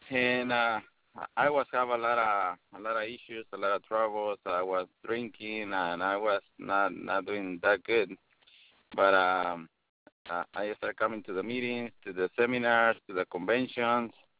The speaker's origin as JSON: {"language": "English", "country": "Mexico", "moved": "yes", "said": "I came from Mexico in 97, and I started working as an electrician for a couple of different companies."}